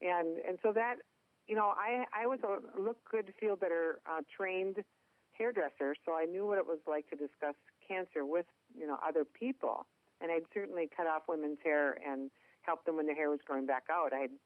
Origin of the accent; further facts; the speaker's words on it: Minneapolis, Minnesota, United States; accent: Minnesota; People see me all over the country because of my Minnesota accent. See, I'm from the Twin Cities, a very cosmopolitan area of Minnesota